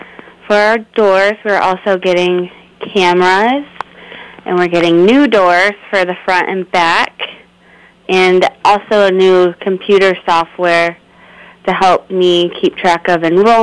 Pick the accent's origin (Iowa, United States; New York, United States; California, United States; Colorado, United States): Iowa, United States; Panora; I graduated from Panora in 2012, and I grew up in Panora, and then I live just right outside of Guthrie.